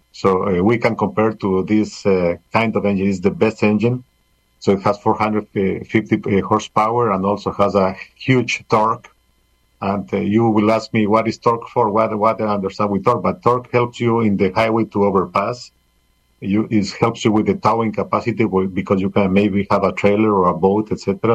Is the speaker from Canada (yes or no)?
no; Ecuador